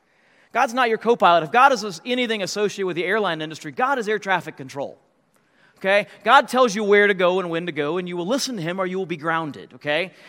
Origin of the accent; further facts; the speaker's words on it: United States; I love being an American, no question about it.